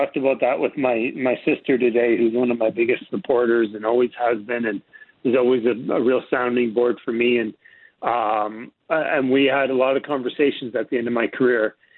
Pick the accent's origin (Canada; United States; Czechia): Canada; I'm from Canada. It's great to, the prospect of being back in Canada is really exciting for me.